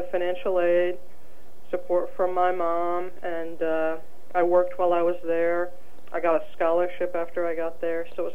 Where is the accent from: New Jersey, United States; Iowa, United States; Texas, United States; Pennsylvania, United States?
Texas, United States; Houston; Sure. I was born in Texas and grew up in Houston. Went to public schools there from kindergarten through high school